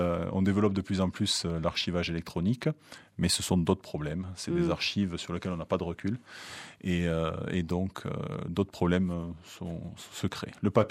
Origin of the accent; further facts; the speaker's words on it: Perpignan, Occitanie, France; Oui, je viens de Perpignan.